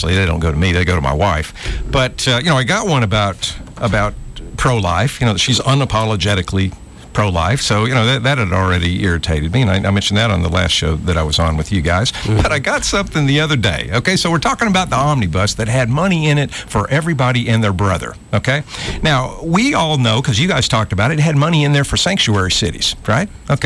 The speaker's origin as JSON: {"language": "English", "town": "Enterprise", "region": "Alabama", "country": "United States", "lives_now": "Montgomery, United States", "said": "Y'all know I'm from Enterprise. I married an Enterprise lady. We dated in Dothan. We moved to Andalusia."}